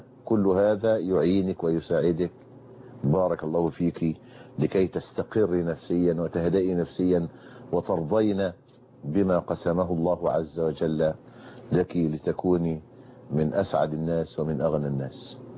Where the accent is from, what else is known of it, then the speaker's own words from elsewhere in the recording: Egypt; العرف عندنا في مصر ما يقتضي ان الزوج لا يقدم مهرا